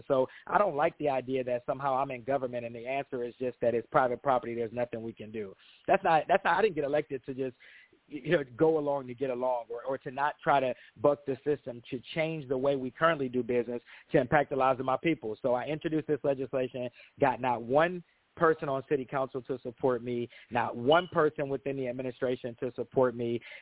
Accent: Euclid, Ohio, United States; a ward I grew up in here in Euclid

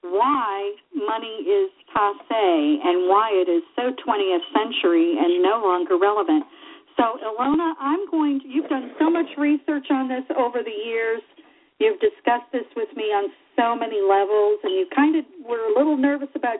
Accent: Tampa, Florida, United States; New York City, my hometown of Tampa, Albuquerque, Chicago

